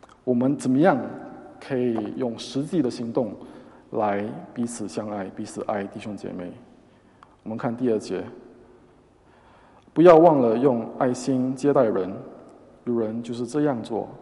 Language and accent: Chinese; Singapore; 他们知道我是从新加坡来的